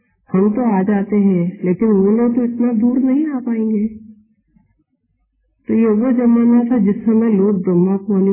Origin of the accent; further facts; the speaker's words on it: Pune, Maharashtra, India; born there; 31 मई 1950 मेरा जन्म पूना में हुआ